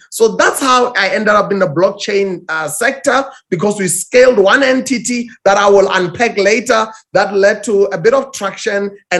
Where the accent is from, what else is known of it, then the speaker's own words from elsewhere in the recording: South Africa; including my home country, South Africa.